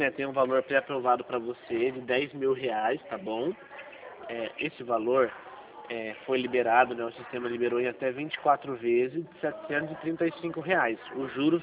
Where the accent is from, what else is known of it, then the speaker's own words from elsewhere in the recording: São Paulo, Brazil; Sou do interior de São Paulo